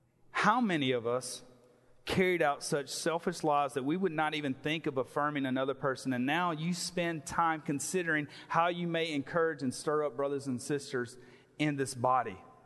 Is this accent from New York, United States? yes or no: no; Mississippi, United States; Now, I know I'm from Mississippi, y'all, but us Mississippians, we do have high culture there, okay?